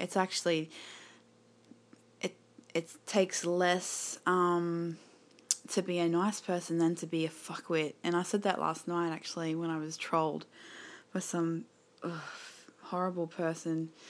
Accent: Australia; I think he just fancies my accent because I'm Australian.

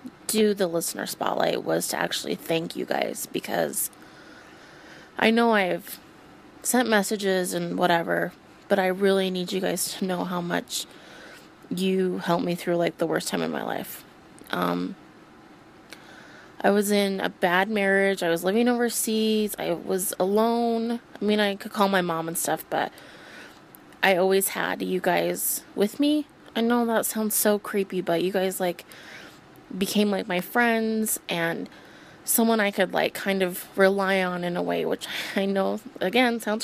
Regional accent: Utah, United States; Anyways, I'm from Utah, and I've been listening to you guys for a pretty long time.

